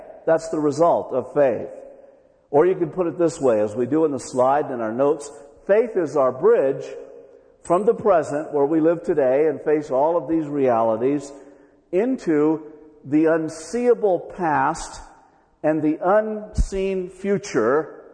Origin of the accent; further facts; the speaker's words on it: Alameda, California, United States; I can remember as a kid growing up in Alameda in the East Bay, there was an estuary between Alameda and Oakland, so it made Alameda an island.